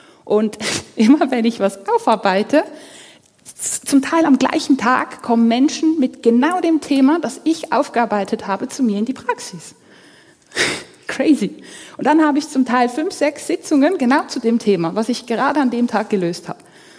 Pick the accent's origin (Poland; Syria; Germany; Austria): Poland; German is a second language; now in Switzerland; Also ich bin ja aus Polen, von meinem Namen her könnt ihr das erkennen.